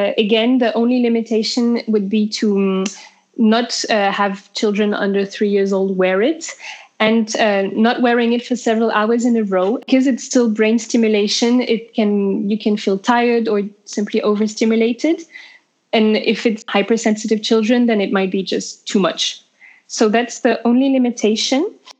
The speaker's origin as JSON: {"language": "English", "country": "France", "accent": "French", "second_language": "English", "said": "I'm the same with my French accent."}